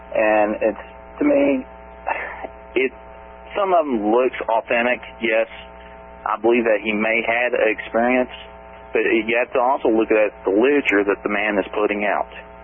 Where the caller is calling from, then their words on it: Roanoke, Virginia, United States; Hi, Kevin. … in Roanoke, Virginia.